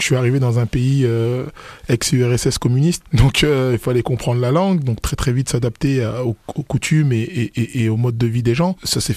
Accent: Paris, Île-de-France, France; Beaucoup de fierté parce que je suis issu d'un quartier populaire de Paris.

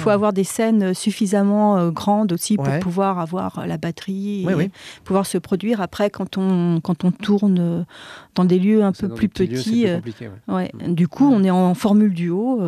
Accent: Bourgogne-Franche-Comté, France; Nous, on est de Bourgogne, Franche-Comté, là, et des fois, ça fait du bien d'aller un peu ailleurs.

